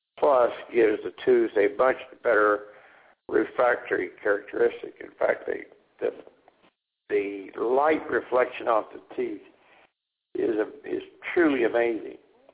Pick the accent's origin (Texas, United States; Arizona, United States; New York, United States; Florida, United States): Texas, United States; And I grew up in Texas, so I actually know I'd love Cajun.